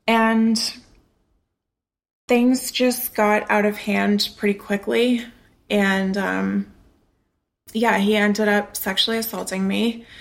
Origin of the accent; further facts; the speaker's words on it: Lowell, Massachusetts, United States; moved away as an adult; also born or lived in Westford; now in Merrimack, United States; I grew up in Massachusetts, Lowell and Westford mostly. And after high school, I moved to Merrimack, New Hampshire, and we've been here for about 12 years.